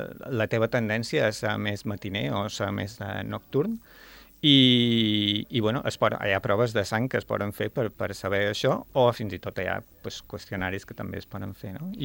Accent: Balearic Islands, Spain; moved away as an adult; also born or lived in Zaragoza; now in Formentera, Spain; jo som de Mallorca, vaig néixer a Mallorca. Als 18 anys vaig anar a estudiar Medicina a Saragossa.

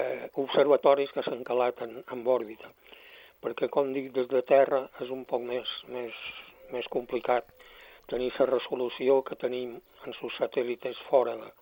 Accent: La Mola, Balearic Islands, Spain; De la Mola. Bueno, jo vaig néixer a San Francisco, però de petit mos canviàrem a la Mola.

